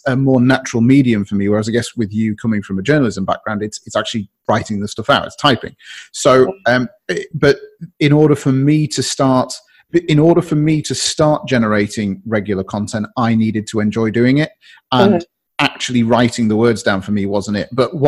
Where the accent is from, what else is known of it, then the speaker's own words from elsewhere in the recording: North East England, United Kingdom; It's an ice lolly, I'm afraid. I'm from the northeast, and it's an ice lolly.